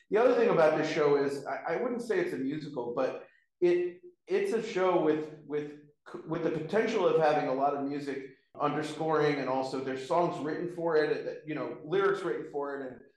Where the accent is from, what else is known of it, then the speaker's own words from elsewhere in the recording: New Orleans, Louisiana, United States; I grew up in New Orleans, and so I lived around the corner from this famous the street tap dancer named Porkchop.